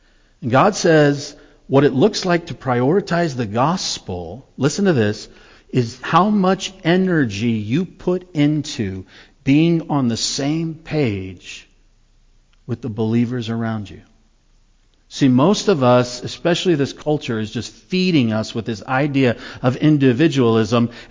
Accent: United States; Because we grew up in America, and what goes on behind this forehead is my business, not yours.

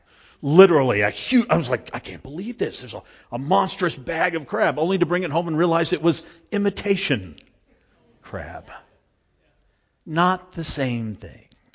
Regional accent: West Coast, United States; So I grew up on the West Coast, literally on the coast. My house was within 10 minutes of the Pacific Ocean.

